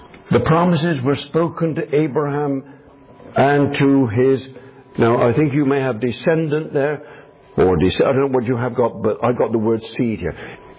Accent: England, United Kingdom; In England, I'm speaking as an Englishman, in UK, England anyway, churches can't own property.

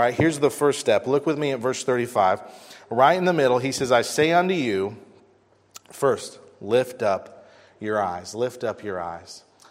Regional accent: Ohio, United States; Now, I grew up in Southwest Ohio. We rented a farmhouse.

